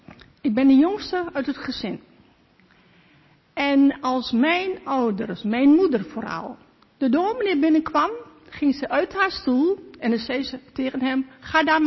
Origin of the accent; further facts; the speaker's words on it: Overijssel, Netherlands; want wij komen uit Twente.